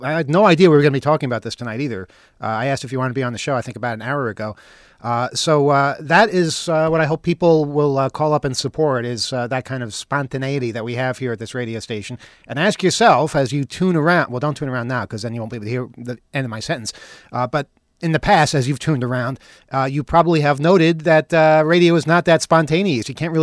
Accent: New York, United States

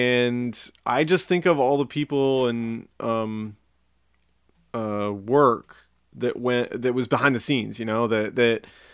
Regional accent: Seattle, Washington, United States; I grew up in Jet City, you know, like an aerospace town

